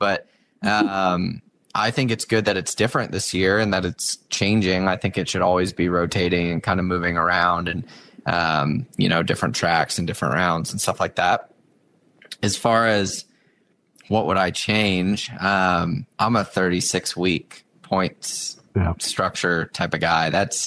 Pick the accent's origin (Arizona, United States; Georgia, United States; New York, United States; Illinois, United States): Arizona, United States; Tucson; So I'm from Tucson, obviously.